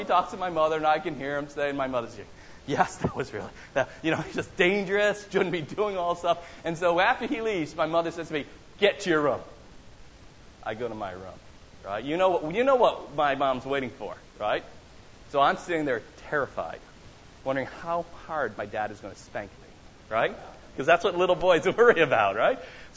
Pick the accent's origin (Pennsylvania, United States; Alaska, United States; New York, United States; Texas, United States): New York, United States; And I grew up in Western New York. And if you've ever been to Western New York during the winter, that means a lot of snow.